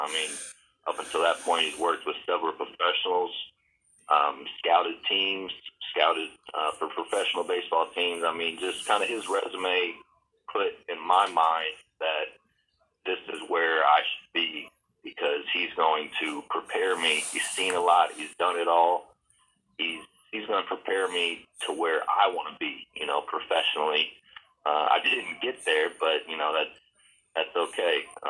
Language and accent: English; Indianapolis, Indiana, United States; I'm from Indianapolis, Indiana. I met Coach Maiden when I was 17 years old, I remember.